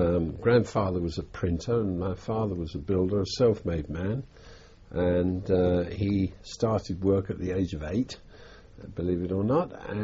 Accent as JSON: {"language": "English", "town": "Totteridge", "region": "London", "country": "United Kingdom", "tie": "born or raised there", "said": "we grew up in Totteridge, basically, here, where I am now, although we started life, of course, in Highbury"}